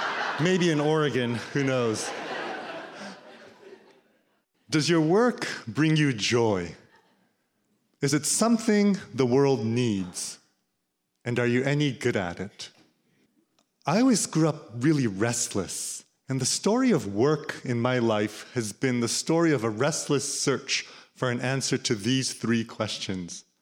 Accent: Tokyo, Japan; I grew up in Tokyo, Japan, in a family of really well-educated professors, doctors. We had a little bit of wealth and a lot of privilege.

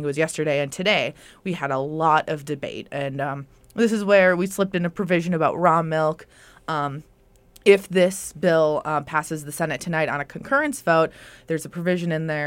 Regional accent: Midwest, United States; I grew up in the Midwest. I'm used to smelling hog farms. I'm not necessarily bothered by it. It reminds me of driving to my grandpa's house every summer.

